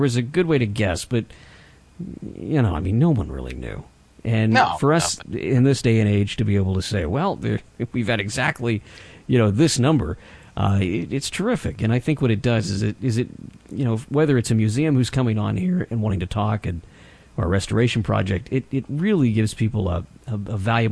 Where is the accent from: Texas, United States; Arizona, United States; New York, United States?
Texas, United States; now in Virginia, United States; I'm from Texas. I'm misplaced right now in Virginia